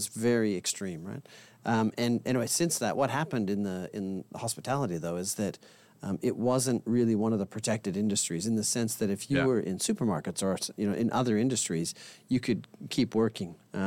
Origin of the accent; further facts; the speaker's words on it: Canada; now in Australia; So that means I grew up in Canada, and have lived in Australia for about 30 years. Hence the slightly polluted accent that I carry around.